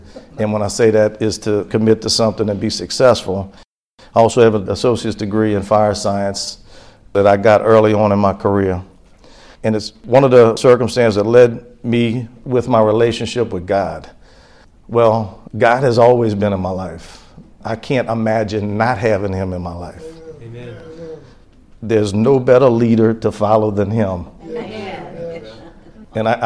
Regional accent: New Orleans, Louisiana, United States; now in Slidell, United States; And grew up in New Orleans. You hear people talk about the Ninth Ward. I was born in the Ninth Ward. I'm an implant here in Slidell

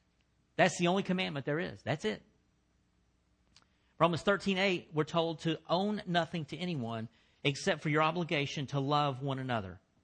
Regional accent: Dallas, Texas, United States; I went to it was a Baptist church in the part of town I grew up in Oak Cliff.

